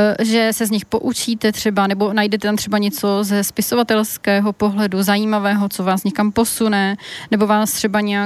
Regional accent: Plzeň, Plzeň Region, Czechia; a v neposlední řadě i to, že pocházíme z Plzně.

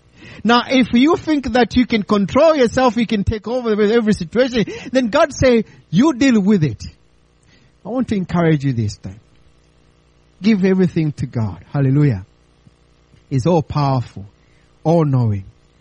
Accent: Tanzania; moved away; I'm original from Tanzania.

